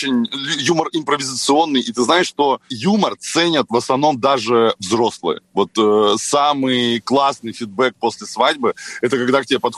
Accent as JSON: {"language": "Russian", "town": "Kostroma", "region": "Kostroma Oblast", "country": "Russia", "tie": "born or raised there", "said": "я начинал вести свадьбы в Костроме. Я родом из Костромы просто."}